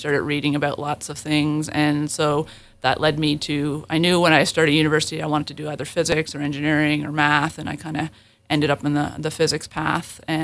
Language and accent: English; Mount Melek, Prince Edward Island, Canada; I'm from PEI. I grew up in Mount Melek. I went to Glenn Stewart for elementary school.